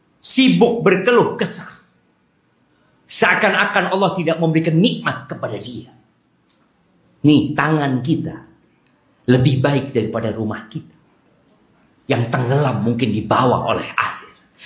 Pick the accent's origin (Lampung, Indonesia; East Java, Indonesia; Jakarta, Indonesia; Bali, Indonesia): East Java, Indonesia; Jember; Saya dari Jember. Saya dosen di STDI.